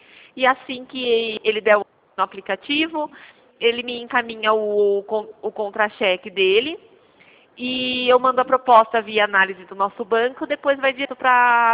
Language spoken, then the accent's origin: Portuguese; São Paulo, Brazil; eu sou do estado de São Paulo